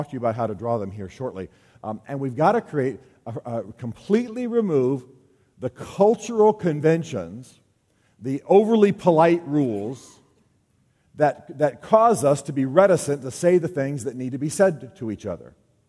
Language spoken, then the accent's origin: English; Albany, Georgia, United States; born there; I come somewhat from the American South. I was born in Albany, Georgia, at Fort Benning. I live in Nashville half the year.